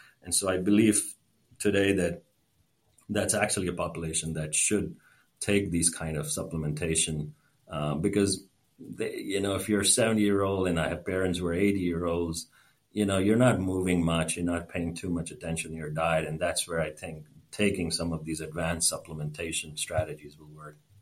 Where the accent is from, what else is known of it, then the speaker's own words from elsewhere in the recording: India; the early life antibiotic usage as a kid growing up in India that probably did most of the damage for me.